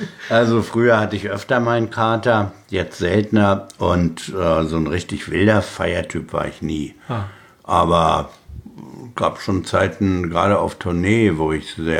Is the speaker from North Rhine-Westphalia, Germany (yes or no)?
no; Berlin, Germany; born or raised there